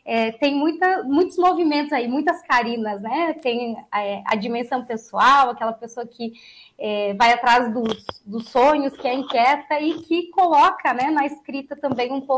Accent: Lagoa Vermelha, Rio Grande do Sul, Brazil; Eu não nasci em Lagoa, às vezes eu até esqueço disso. Eu nasci em Ibiaçá, mas eu fui muito pequena para Lagoa Vermelha.

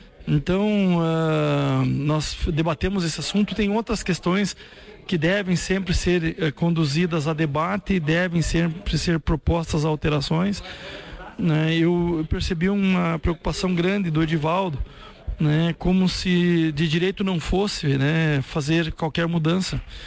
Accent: Carazinho, Rio Grande do Sul, Brazil; moved away; eu sou oriundo de Carazinho, cheguei aqui nos anos 80

